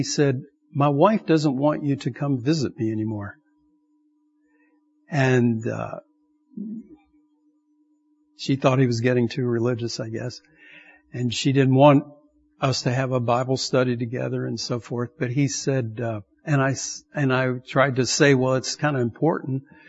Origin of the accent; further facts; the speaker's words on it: Madisonville, Kentucky, United States; he still lives in my hometown of Madisonville, Kentucky.